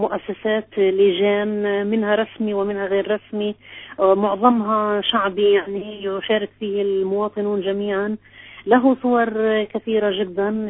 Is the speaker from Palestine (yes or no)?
yes; Hebron, Hebron Governorate, Palestine; أنا من الخليل، محافظة الخليل مثلا